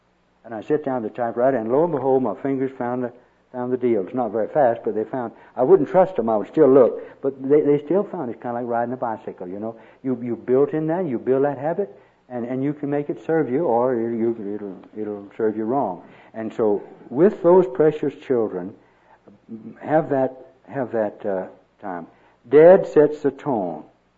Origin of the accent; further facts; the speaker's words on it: the South, United States; Because I was raised in the South, and during the Depression, that's all we had was dark greens.